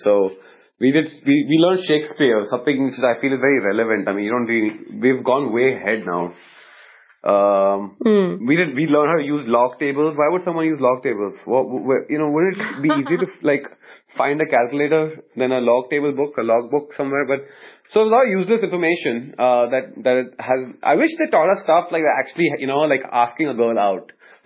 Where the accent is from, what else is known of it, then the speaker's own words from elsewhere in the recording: Mumbai, Maharashtra, India; born there; Okay, I was born in Mumbai, where I live. In fact, not too far away from where I am right now. I was born in Bandra, at a maternity ward just right next to Pali Hill. That's where my grandparents lived, and my dad and my mom.